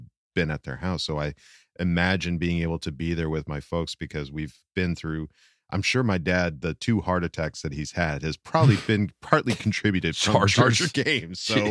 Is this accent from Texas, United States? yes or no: no; Valencia, California, United States; Like I grew up in Valencia, so we were Dodger fans.